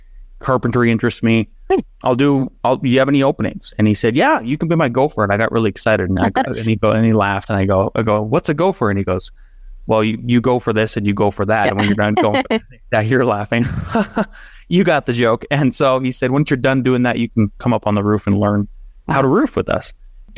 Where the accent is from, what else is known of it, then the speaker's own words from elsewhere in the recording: North Dakota, United States; So I grew up in Northwest North Dakota and grew up in a lower middle class family.